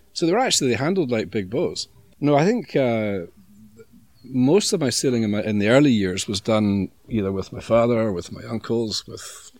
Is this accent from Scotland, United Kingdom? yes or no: yes; Gourock, Scotland, United Kingdom; also born or lived in Glasgow; now in Mallorca, Spain; I'm from Scotland, born in Glasgow, brought up half an hour to the west, close to Gourock.